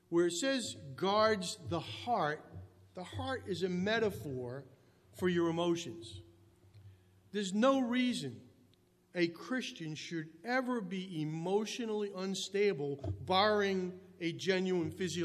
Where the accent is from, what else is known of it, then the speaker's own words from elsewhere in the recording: Cranston, Rhode Island, United States; Here I grew up in Cranston, and I'd written the Australian government.